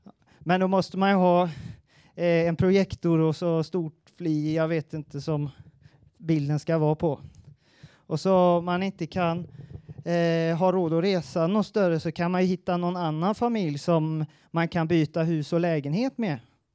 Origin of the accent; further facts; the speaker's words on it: Västra Götaland County, Sweden; now in Lund, Sweden; Och jag kommer ju från Bohuslän så jag kan det där